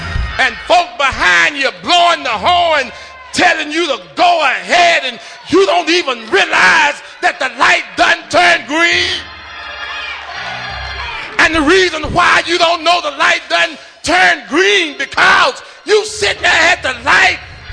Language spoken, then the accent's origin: English; the South, United States; I'm from the South. Would y'all let me be from the South?